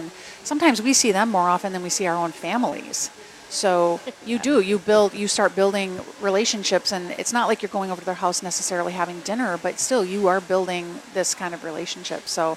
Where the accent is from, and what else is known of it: Madison, Wisconsin, United States; born or raised there